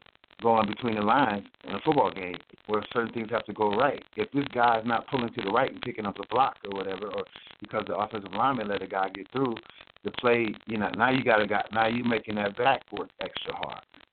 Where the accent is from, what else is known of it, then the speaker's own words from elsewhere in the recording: Cleveland, Ohio, United States; I mean, I'm from Cleveland, Ohio. I've been a Browns fan since 5 years old.